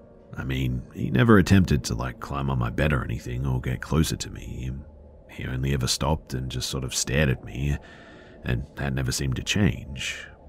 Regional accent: Spain; moved away as an adult; now in New York, United States; we're from Spain, and when this happened, end of September 2023, we were fairly new to the US. I moved here a while back for law school

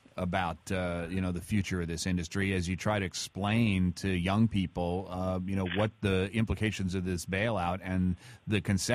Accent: Michigan, United States; You know, I grew up in Michigan, Ken

